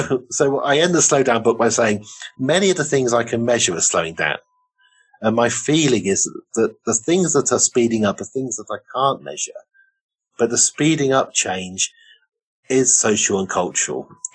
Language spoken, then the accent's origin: English; Oxford, South East England, United Kingdom; Yorkshire, where my family came from, people used to weave in cottages, and then the looms came along. I grew up in Oxford.